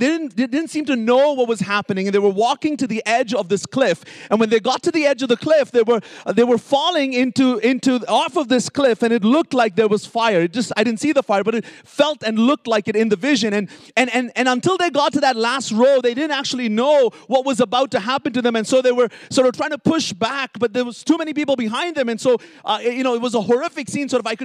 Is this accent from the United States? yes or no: no; Bahrain; So I grew up in the Middle East. My parents are originally from South India, but I was born and raised in a Middle Eastern country called Bahrain, and grew up in the church